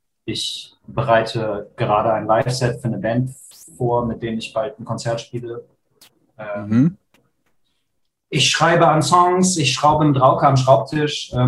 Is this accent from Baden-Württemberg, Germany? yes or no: no; Krefeld, North Rhine-Westphalia, Germany; Ich bin gerade in Krefeld, meiner Heimat.